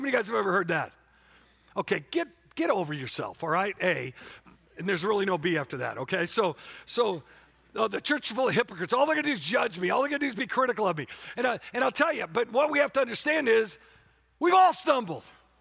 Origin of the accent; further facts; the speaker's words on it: Warrington, North West England, United Kingdom; Okay, I'm from Warrington, okay? Do the math, okay?